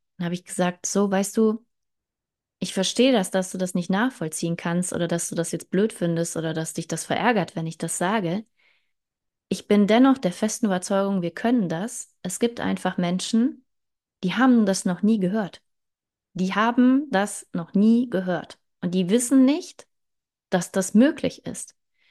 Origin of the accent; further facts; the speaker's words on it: Germany; Ich komme aus Deutschland.